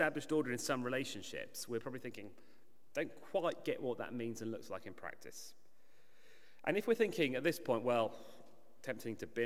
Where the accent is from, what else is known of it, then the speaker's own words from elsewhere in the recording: Jersey; When I was growing up in Jersey in the Channel Islands